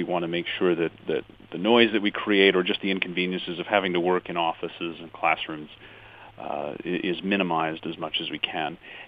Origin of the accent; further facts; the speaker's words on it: Grand Rapids, Michigan, United States; now in Ann Arbor, United States; Yes, born and raised in Grand Rapids, that's correct.